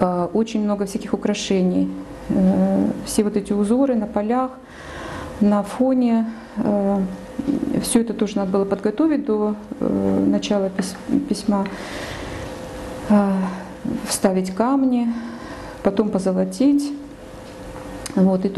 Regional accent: Yekaterinburg, Sverdlovsk Oblast, Russia; moved away as an adult; now in Bryansk, Russia; Я уехала с Урала, когда я еще была не воцерковленная, далеко не воцерковленная. И воцерковляться я стала здесь уже, в Брянске.

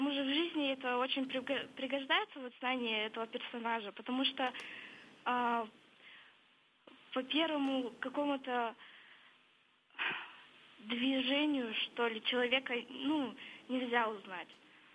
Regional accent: Yekaterinburg, Sverdlovsk Oblast, Russia; я из города Екатеринбурга.

